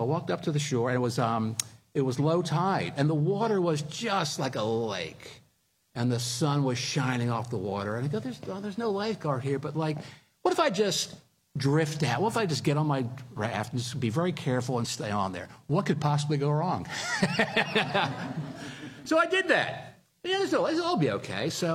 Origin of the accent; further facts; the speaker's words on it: Philadelphia, Pennsylvania, United States; about an hour and a half from where I grew up in Philadelphia. Now, note well, where I grew up, you didn't go to the beach, you went down the shore.